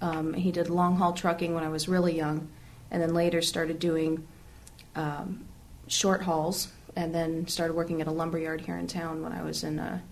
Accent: Florence, Montana, United States; also born or lived in Missoula; I was born here in Missoula in April 1978. My folks lived out in Florence, south of town. And so I actually spent my entire life, up until I was 18, living on that same piece of property.

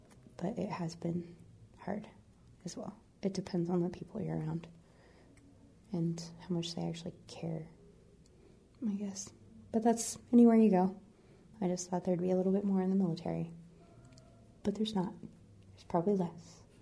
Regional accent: Tioga, North Dakota, United States; born there; I was born in Tioga, North Dakota, November 17th, 1981.

